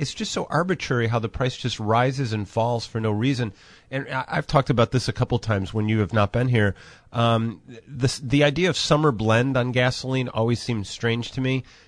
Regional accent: Oak Forest, Illinois, United States; Now, when I was growing up, I grew up in Oak Forest

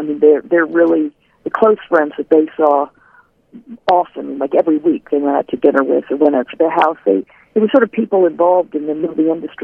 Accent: Hollywood, California, United States; people ask me, what was it like growing up in Hollywood? I don't feel like I did grow up in Hollywood. I feel like I had a pretty normal childhood, really.

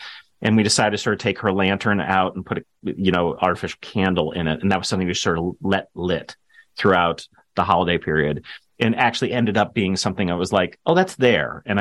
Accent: United States; But it's hard as an American living where I do to then realize, oh, maybe that would be good for us as well.

